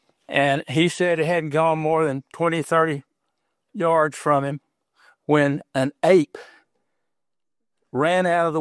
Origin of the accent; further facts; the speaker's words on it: Sour Lake, Texas, United States; The other incident was reported to me just a few weeks ago by a young man from my hometown there in Sour Lake.